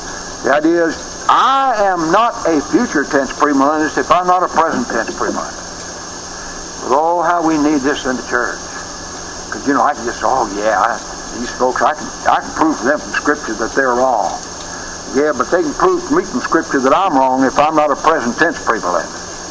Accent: Johnson City, United States; I used to have a lady in Johnson City, my hometown.

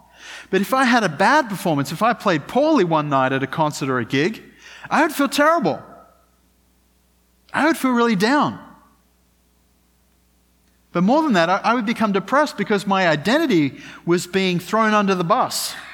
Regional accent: Australia; I am from Australia. That does shape who I am to a certain extent.

